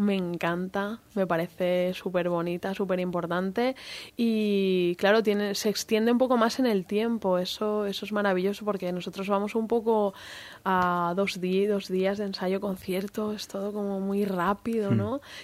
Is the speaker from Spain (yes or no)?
yes; Valencia, Valencian Community, Spain; Valencia. Me encanta mi ciudad, yo somos de la Terreta